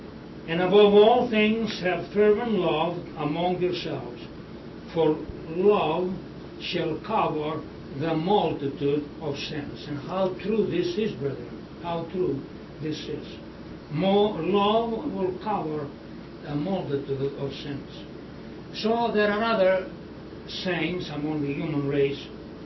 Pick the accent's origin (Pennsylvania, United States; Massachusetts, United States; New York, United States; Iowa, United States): Pennsylvania, United States; Pittsburgh; So one time he came into Pittsburgh, then after the convention. That's what my hometown was then, and still is.